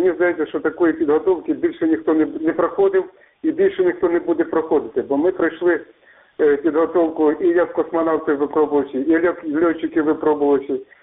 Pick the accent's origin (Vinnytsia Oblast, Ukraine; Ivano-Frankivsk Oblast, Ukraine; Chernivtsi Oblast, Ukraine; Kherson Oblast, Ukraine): Chernivtsi Oblast, Ukraine; also born or lived in Russia